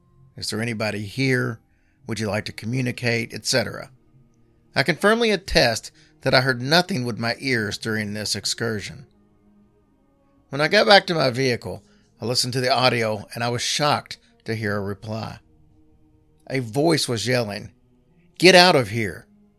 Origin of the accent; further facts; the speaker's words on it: Georgia, United States; I grew up in Northwest Georgia and I visited the Chickamauga battlefields many times as it was just a 20-minute or so drive